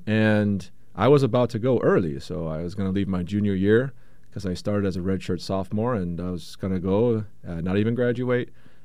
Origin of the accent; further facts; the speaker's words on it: Cedar Rapids, Iowa, United States; Alhamdulillah, I was born in Cedar Rapids, Iowa in 1980 and grew up kind of like any other American kid.